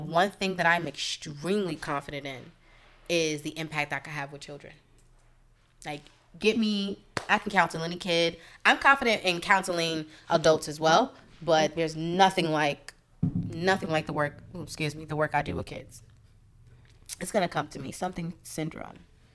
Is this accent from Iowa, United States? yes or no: no; Harlem, New York, United States; now in Bronx, United States; Like I'm from Harlem, but I reside in the Bronx, right? Shout out to the Bronx, shout out to Harlem.